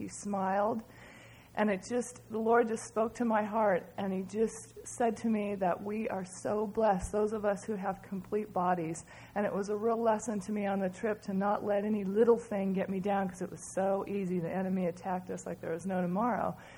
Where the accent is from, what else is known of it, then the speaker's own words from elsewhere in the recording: California, United States; when I said I was from America and from California.